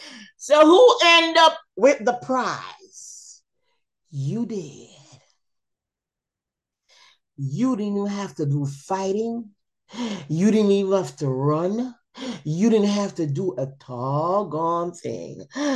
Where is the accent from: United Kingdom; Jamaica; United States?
Jamaica; Hand broke, you said in Jamaica, because you know I'm from Jamaica. Let me talk Jamaica now.